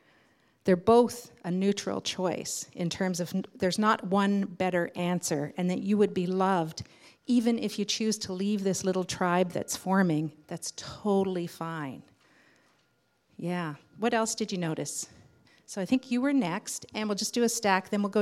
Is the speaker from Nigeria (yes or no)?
no; Canada; Or at least maybe as a Canadian, I'm feeling that you know, there's a value around everybody should be allowed.